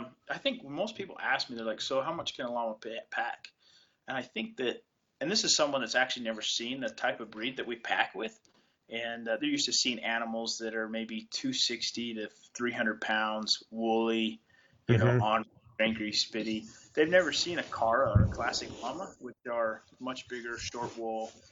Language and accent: English; Utah, United States; I grew up in the Wellsville mountain range, and so, which they claim is the steepest mountain range from top to bottom in North America.